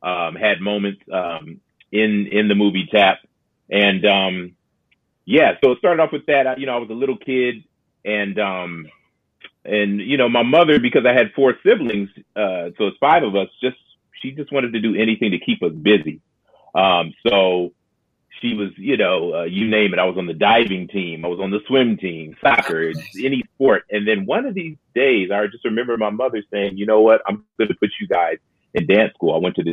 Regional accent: Los Angeles, California, United States; So to start off, I'm from Los Angeles. I'm a tap dancer, LA-based and from Los Angeles.

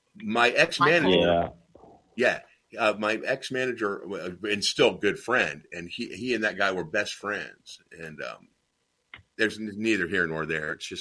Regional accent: Nashville, Tennessee, United States; Dawn Wells, it was funny because growing up in Nashville, she was the one celebrity that everybody knew.

